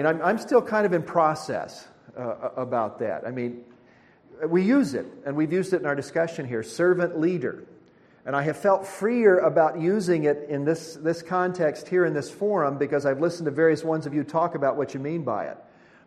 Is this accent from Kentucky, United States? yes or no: yes; Richmond, Kentucky, United States; See, I grew up in Richmond, Kentucky, which is just about 30 miles from Asbury.